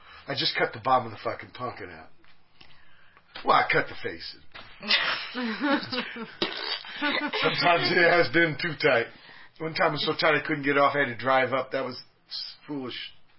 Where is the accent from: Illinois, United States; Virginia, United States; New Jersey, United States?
Virginia, United States; You know, I came from Virginia.